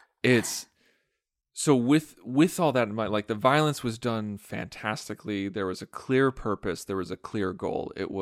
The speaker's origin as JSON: {"language": "English", "country": "United States", "said": "I thoroughly enjoy it because I'm an American."}